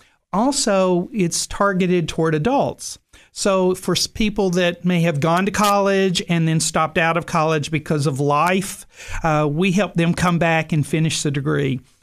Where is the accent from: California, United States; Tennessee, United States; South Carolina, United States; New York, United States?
Tennessee, United States; Cross Plains; also born or lived in Texas; Actually, I grew up in Texas, but when I was in high school, we moved to Tennessee. And grew up in Middle Tennessee. I actually grew up in the Cross Plains area, which is outside of Nashville.